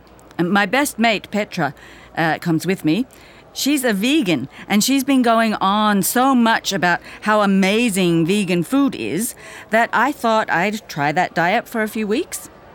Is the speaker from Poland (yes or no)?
yes; Poland; English is a second language; now in London, United Kingdom; from Poland, and I'm doing IT.